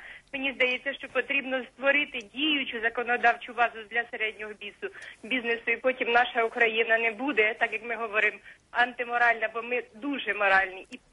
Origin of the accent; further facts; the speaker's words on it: Italy; now in Ukraine; я хотіла б сказати, що я з Італії. 3 роки я вже працюю тут